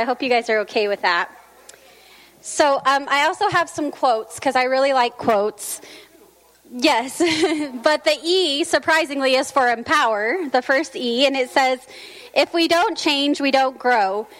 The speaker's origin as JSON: {"language": "English", "town": "Salt Lake City", "region": "Utah", "country": "United States", "lives_now": "Washington, United States", "said": "I am not from Washington. I'm actually from Utah. I just came here from Salt Lake City about a month ago, and I felt very welcome here in Washington, so thank you very much."}